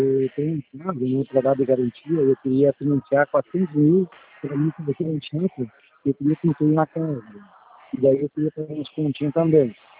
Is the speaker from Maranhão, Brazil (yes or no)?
no; Paraná, Brazil; Eu sou aqui do Paraná.